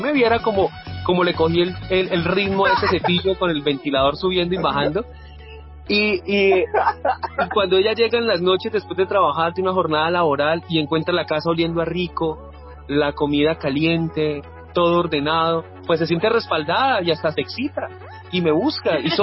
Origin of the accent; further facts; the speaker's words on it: Santander, Colombia; ahí estamos como artistas santandereanos